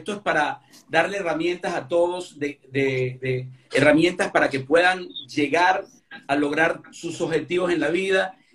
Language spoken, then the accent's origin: Spanish; Galicia, Spain; Y que somos españoles. Yo galleguito y tú de aquí de Asturias, pues.